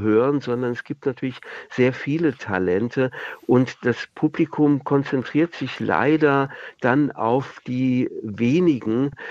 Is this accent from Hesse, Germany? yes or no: yes; Wiesbaden, Hesse, Germany; in meiner Heimatstadt Wiesbaden übrigens, und auch in die Stadt gezogen, in die ich dann auch später gezogen bin